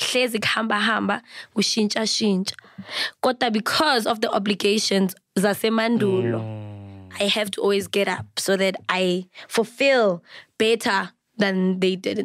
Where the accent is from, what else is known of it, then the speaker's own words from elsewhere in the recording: South Africa; Actually, I'm a South African. That's all it can be. But I'm a full Venda by bloodline. But I was raised by a very beautiful Sotho woman.